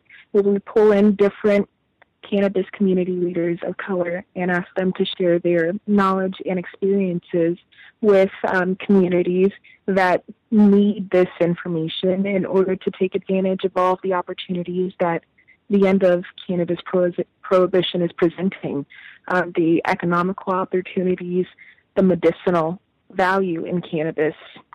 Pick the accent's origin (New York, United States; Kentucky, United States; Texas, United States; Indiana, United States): Texas, United States; Austin; born there; No, I was born in Austin, Texas.